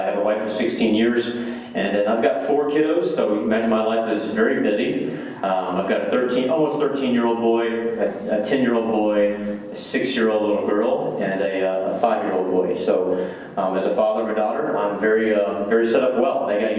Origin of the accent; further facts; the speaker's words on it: Pleasantville, Missouri, United States; Had the privilege to go back to my hometown church, which is in Pleasantville, Missouri, and got to take over as the lead pastor of my hometown church.